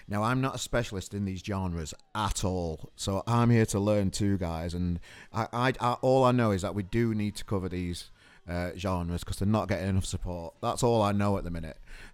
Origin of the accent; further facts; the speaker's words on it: Sheffield, Yorkshire and the Humber, United Kingdom; the Sheffield music industry and what's going on, the ups and downs of what's going on over there, my hometown.